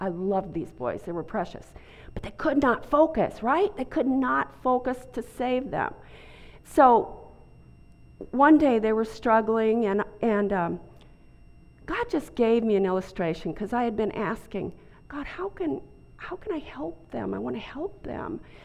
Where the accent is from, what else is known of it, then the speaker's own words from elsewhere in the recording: Montana, United States; now in San Antonio, United States; And they're made in North Dakota, which is border state to my home state of Montana.